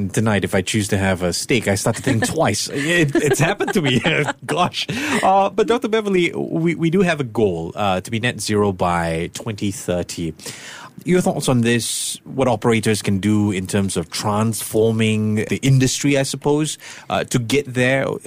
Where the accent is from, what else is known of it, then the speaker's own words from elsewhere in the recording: Singapore; I'm very proud of as a Singaporean